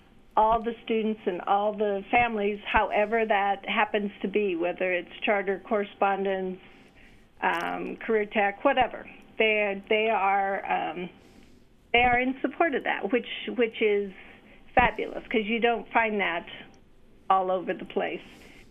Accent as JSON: {"language": "English", "town": "Kearney", "region": "Nebraska", "country": "United States", "tie": "born or raised there", "said": "I grew up in Kearney, Nebraska"}